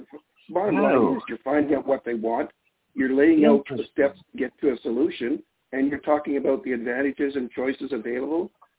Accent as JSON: {"language": "English", "country": "Canada", "said": "Hi, I'm from Canada here."}